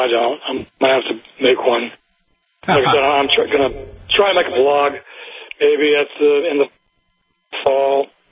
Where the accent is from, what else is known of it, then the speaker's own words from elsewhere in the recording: North Carolina, United States; accent: North Carolina; Maybe it's from my North Carolina accent.